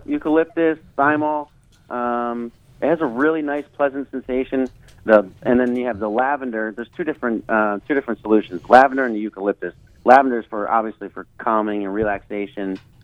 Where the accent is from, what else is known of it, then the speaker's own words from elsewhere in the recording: Connecticut, United States; now in Charleston, United States; I'm from Connecticut.